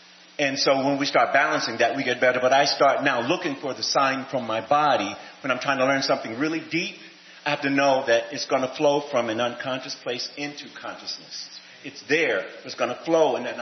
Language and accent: English; the South, United States; I am from the South